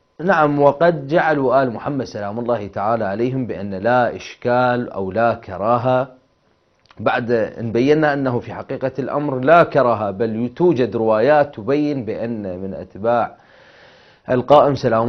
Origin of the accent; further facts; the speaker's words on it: Iraq; وهذا ما يكون نادر عندنا في العراق لأن أيام الحر أيام صعيبة ربما